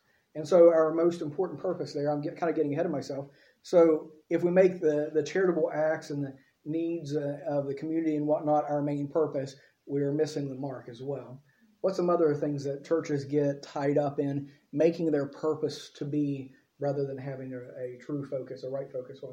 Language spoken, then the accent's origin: English; United States; I do that because I'm an American, okay?